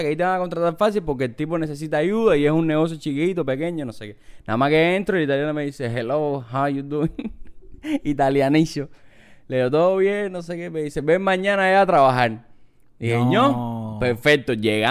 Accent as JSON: {"language": "Spanish", "country": "Cuba", "said": "Pero tú sabes que yo soy cubano."}